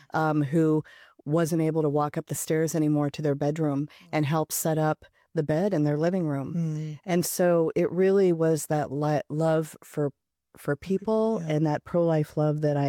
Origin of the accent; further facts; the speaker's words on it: Omaha, Nebraska, United States; So I grew up in Omaha, the oldest of six kids.